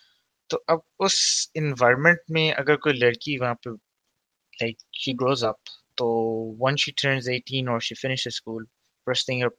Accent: Dubai, United Arab Emirates; मैं कहाँ रहता हूँ, मैं दुबई में पला पड़ा हूँ, 25 साल का हूँ और मर्डॉक यूनिवर्सिटी ऑस्ट्रेलिया का ग्रेजुएट हूँ।

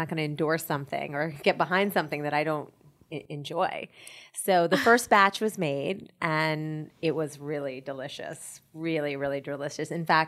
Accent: Connecticut, United States; I grew up in Connecticut, actually.

